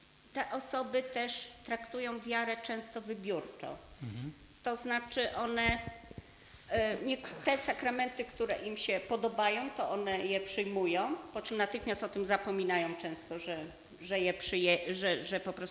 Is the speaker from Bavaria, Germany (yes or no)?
no; Wiesbaden, Hesse, Germany; jestem z Wiesbaden.